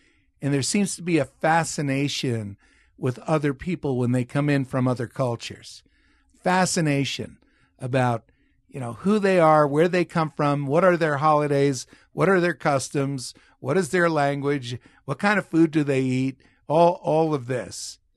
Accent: New Jersey, United States; growing up in New Jersey, there were four siblings.

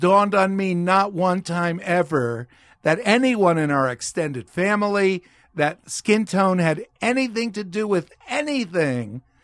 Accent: New Jersey, United States; growing up in New Jersey, there were four siblings.

